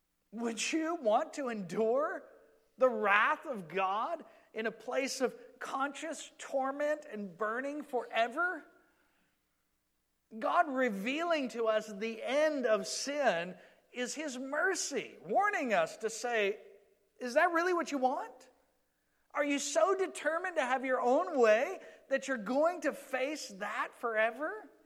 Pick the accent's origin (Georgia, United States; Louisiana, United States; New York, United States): Georgia, United States; I grew up in Georgia, and in our property where our house was, I think it was about 1.5 acres worth of property.